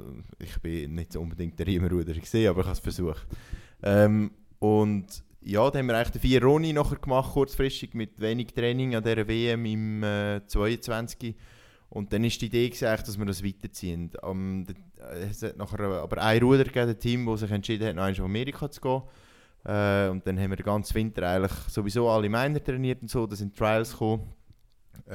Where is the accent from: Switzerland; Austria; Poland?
Switzerland; Lucerne; ich bin eigentlich ein stolzer Luzerner oder Zentralschweizer.